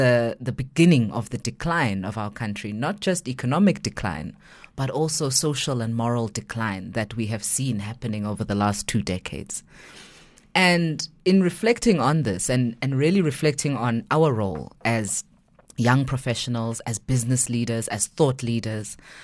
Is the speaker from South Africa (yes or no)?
yes; Johannesburg, Gauteng, South Africa; born there; So I was born in Hillbrow.